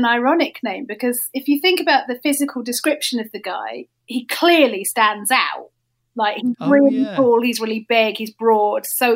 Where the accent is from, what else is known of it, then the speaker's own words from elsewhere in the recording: Stoke Newington, London, United Kingdom; I'm a lefty kid growing up in Stoke Newington, which was a lot less posh then